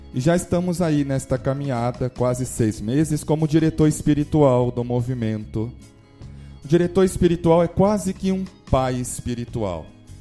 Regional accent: Rio de Janeiro, Brazil; moved away; Sou carioca, minha família é do Rio de Janeiro, já estou 20 anos fora de casa.

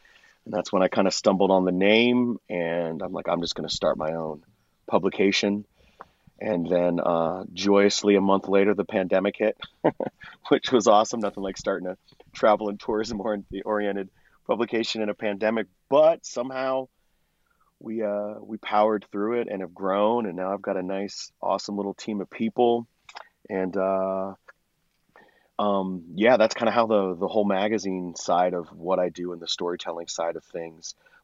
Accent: California, United States; also born or lived in East Coast; Well, I moved to California from the East when I was a kid.

